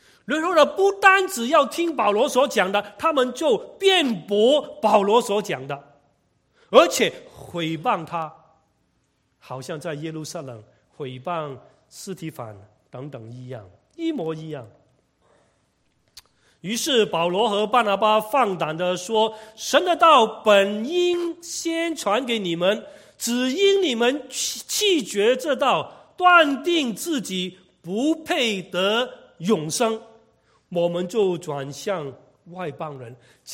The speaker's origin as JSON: {"language": "Chinese", "country": "China", "said": "如果没有这一段的经文，可能我们中国人到现在还在救恩的门外"}